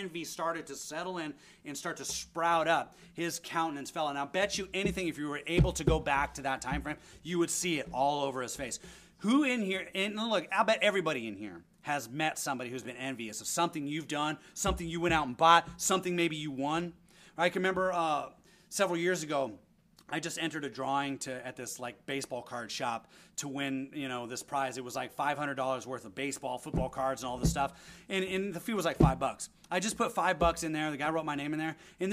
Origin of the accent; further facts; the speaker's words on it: United States; I'm a white guy though. I'm American.